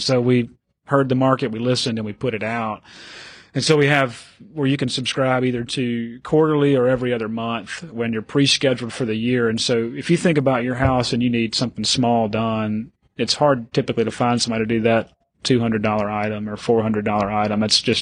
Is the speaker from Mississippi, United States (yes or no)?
yes; Kosciusko, Mississippi, United States; I am from Kosciuszko originally.